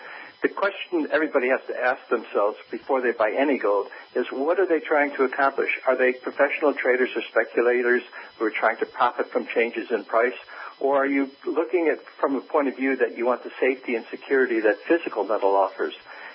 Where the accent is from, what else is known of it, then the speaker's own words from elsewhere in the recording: United States; You know, I always like to go back to an experience I had, you know, growing up in the States as a kid.